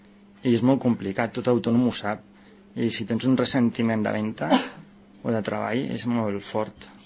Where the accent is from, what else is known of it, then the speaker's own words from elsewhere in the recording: Tiana, Catalonia, Spain; jo soc veí de Tiana de tota la vida